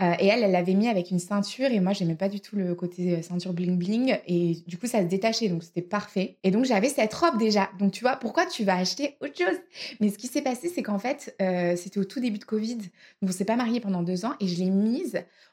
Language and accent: French; France; now in Australia; je suis française